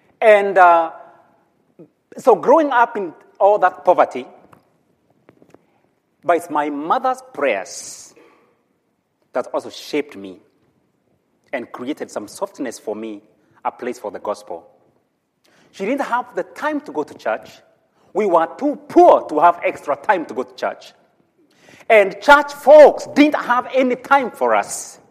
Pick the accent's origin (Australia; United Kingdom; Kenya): Kenya; now in United States; from my look, you know, I'm from Africa, but I could as well be from, you know, Inglewood or wherever else, but I'm from, and from my accent, I'm from Kenya.